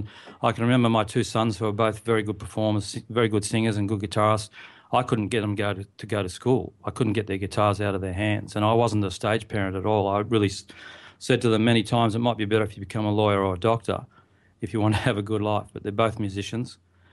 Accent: Tasmania, Australia; You know, I grew up in Tasmania.

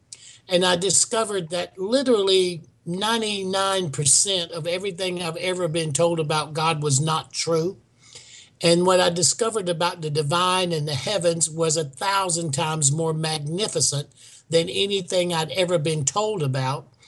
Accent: South Carolina, United States; Well, I grew up in South Carolina, and you know, everybody goes to hell in South Carolina.

